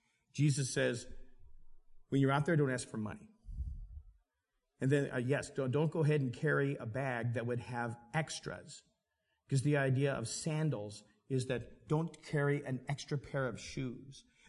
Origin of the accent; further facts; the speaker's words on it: Alaska, United States; also born or lived in Washington; I was born in Washington, but I grew up in Alaska.